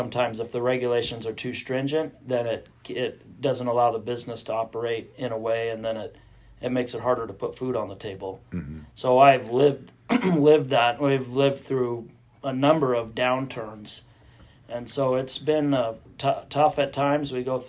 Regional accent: Idaho, United States; So I was born in Bonner County, just not too far from here in the old Bonner General Hospital. Mm-hmm. So I'm 49, so I've lived here my whole life.

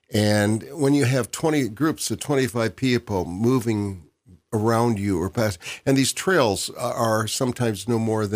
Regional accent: United States; Where are you from? And I'd say the United States.

